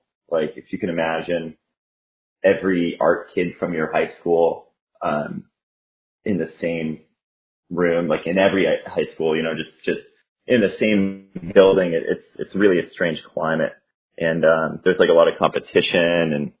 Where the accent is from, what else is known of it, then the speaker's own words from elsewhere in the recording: Worcester, Massachusetts, United States; also born or lived in Maine; I grew up in Maine, in a little town on the northern border of Maine, and I moved down to Worcester, Massachusetts in my younger years and grew up there for the most part